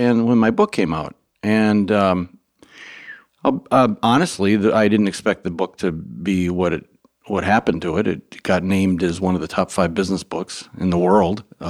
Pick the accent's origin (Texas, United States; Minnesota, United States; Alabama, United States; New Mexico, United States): Minnesota, United States; Lake Minnetonka; I grew up here